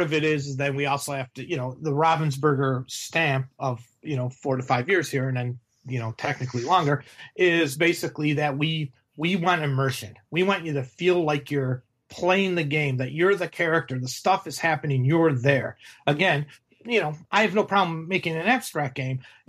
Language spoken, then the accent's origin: English; Chicago, Illinois, United States; like I said, I'm from Chicago.